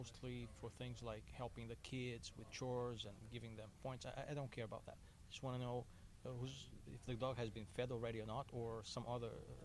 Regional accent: Brazil; English is a second language

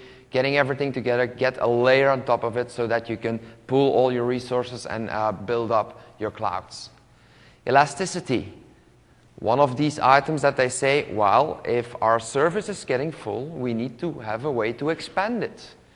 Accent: Belgium; English is a second language; I am not from the USA. You will probably hear that on my accent, but I am from Belgium.

